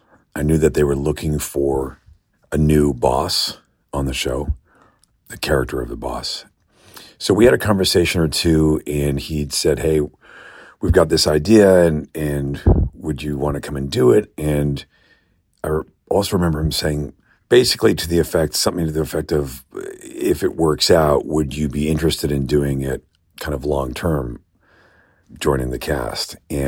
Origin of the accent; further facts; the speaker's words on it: Toronto, Ontario, Canada; born there; I was born in Toronto. I'm a Taurus.